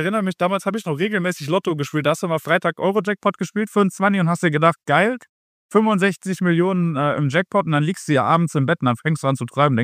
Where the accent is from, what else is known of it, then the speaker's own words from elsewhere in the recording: Giessen, Hesse, Germany; ich komme aus Gießen. Marburg ist von mir 10 Minuten entfernt.